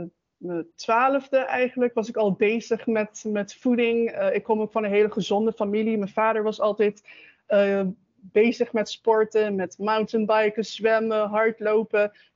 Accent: Curaçao; also born or lived in Netherlands; woon ik momenteel op Curaçao. Ik heb 8 jaar in Nederland gewoond, daar heb ik gestudeerd en gewerkt. Maar oorspronkelijk ben ik van Curaçao, dus mijn hart bleef wel eigenlijk op Curaçao, dus ben ik ook teruggekeerd.

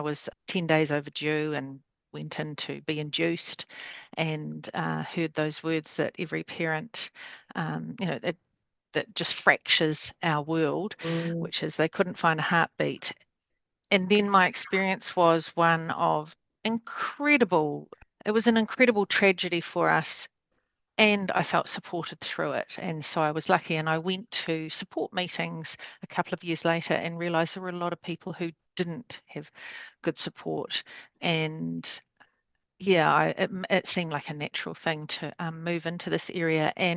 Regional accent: Dunedin, Otago, New Zealand; now in Porirua, New Zealand; no Otipotiaho. I grew up in Dunedin, and kei te Porirua aho e noho ana ināinei. I live in Porirua, just north of Porirua City, overlooking the beautiful Pāwatahanui Inlet.

